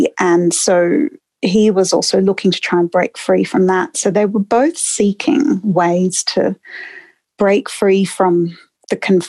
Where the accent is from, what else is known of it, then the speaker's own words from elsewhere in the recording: Perth, Western Australia, Australia; born there; So I was born in Perth.